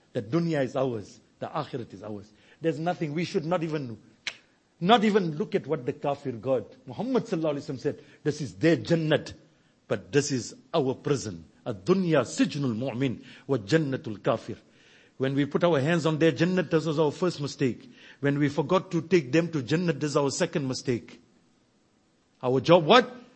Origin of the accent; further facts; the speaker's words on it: Rudrapur, Uttarakhand, India; I came from a town where I grew up in Rudrapur.